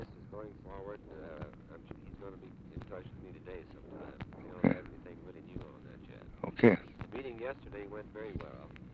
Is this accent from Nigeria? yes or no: no; Texas, United States; The people that I know best that know the language are all from Texas. He's from my hometown.